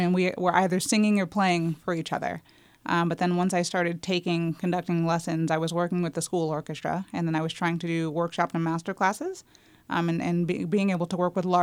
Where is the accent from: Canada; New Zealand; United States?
United States; born there; No. So I was born in the States.